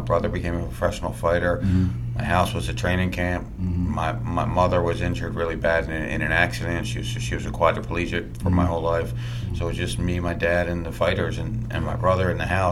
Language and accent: English; Pennsylvania, United States; Right outside of Philadelphia.